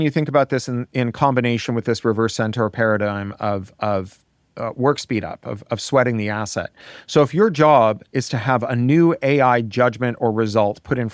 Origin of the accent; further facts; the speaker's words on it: Canada; Like all the best Americans, I am Canadian.